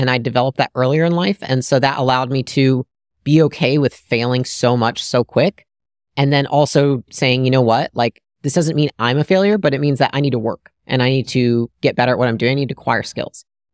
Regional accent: Michigan, United States; born or raised there; moved away as an adult; now in California, United States

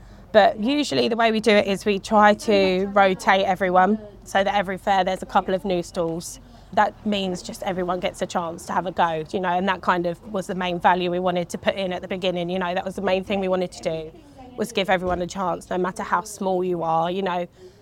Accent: Shepparton, Victoria, Australia; And we got talking and we're all from Shepparton.

